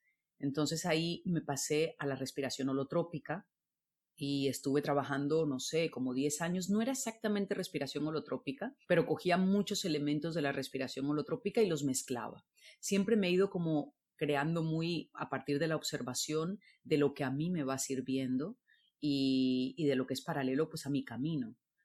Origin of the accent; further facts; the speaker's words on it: Colombia; now in Barcelona, Spain; Ya me fui a vivir a Barcelona, yo soy colombiana, y me fui a vivir a Barcelona